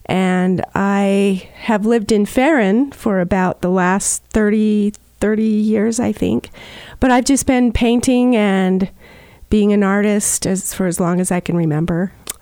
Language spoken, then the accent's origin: English; Cleveland, Utah, United States; Okay. I grew up in Cleveland, and I went to school in the Emory County school system.